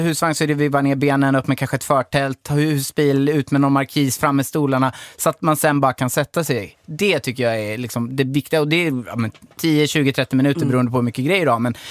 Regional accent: Hultsfred, Kalmar County, Sweden; Vi drog ju från då Hultsfred där jag är uppvuxen till Spanien med bil och husvagn.

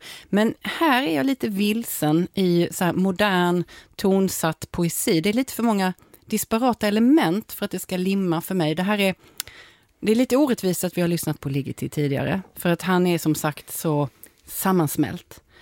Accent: Lund, Skåne, Sweden; jag är född och uppvuxen i Lund

